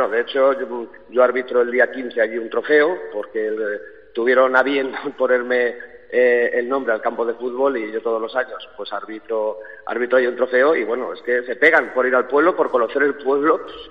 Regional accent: Castile and León, Spain; y yo estoy orgullosísimo de ir a mi pueblo

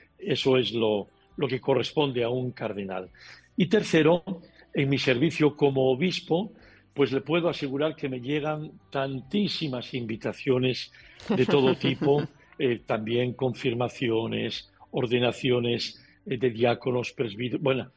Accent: Asturias, Spain; Cuando voy a mi pueblo, al Huanco Asturias, del que estoy muy orgulloso, he estado ahora en Navidad, me muevo por el pueblo

